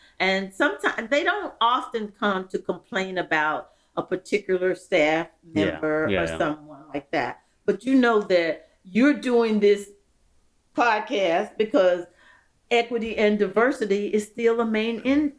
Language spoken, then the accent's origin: English; Philadelphia, Pennsylvania, United States; But the bottom line is he owned up that I was from Philadelphia and he had this broad grin on his face